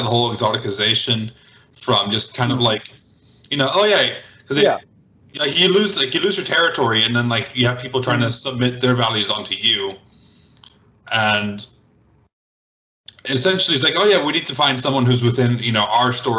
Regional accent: United States; I can't because, you know, I'm American, you know, Cuban race, so it's kind of hard

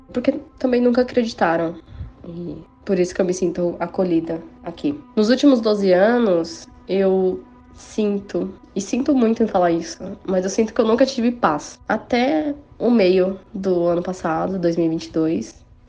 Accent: São Paulo, Brazil; eu sou de São Paulo, capital.

